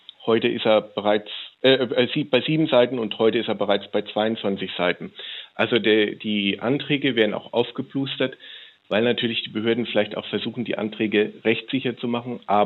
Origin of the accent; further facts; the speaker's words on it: Rhineland-Palatinate, Germany; aus dem Land, wo ich herkomme, Bundesland, wo ich herkomme, Rheinland-Pfalz, in der Gemeinde, wo ich wohne